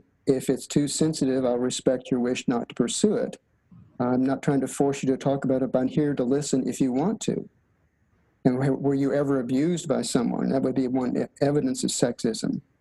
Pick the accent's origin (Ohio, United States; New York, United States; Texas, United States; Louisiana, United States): Texas, United States; That's the reason I preface with, I'm from Texas, where are you from?